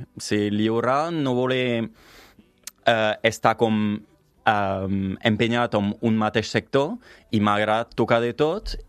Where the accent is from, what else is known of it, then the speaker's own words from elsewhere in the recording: Perpignan, Occitania, France; moved away as an adult; Vaig néixer a Perpinyà.